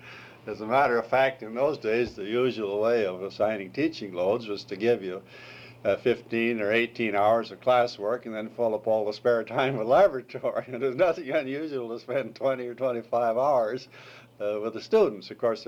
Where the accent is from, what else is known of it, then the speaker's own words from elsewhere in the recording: Brookings, South Dakota, United States; Well, I was born in Brookings, South Dakota on March 30th, 1898.